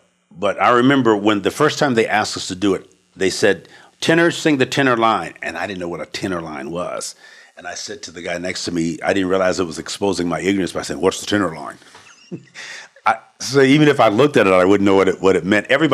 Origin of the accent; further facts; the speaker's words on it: West Coast, United States; here I am from the West Coast, beaches and all that stuff, but I'd never skied